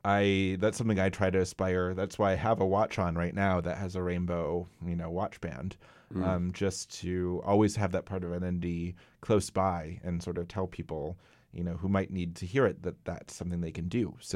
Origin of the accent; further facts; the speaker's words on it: Midwest, United States; I grew up in the Midwest, so no one would ever be that direct